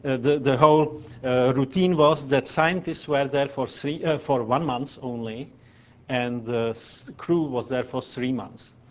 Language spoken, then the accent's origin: English; Czechia; So for Czech Republic, I'm from Czech Republic, we own not a single square meter of an ocean.